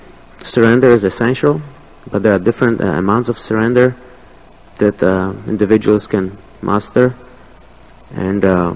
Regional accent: Poland; And I grew up in a different environment. I was raised in Poland

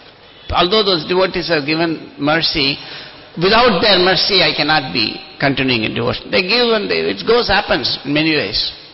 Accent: India; He knows I'm from India

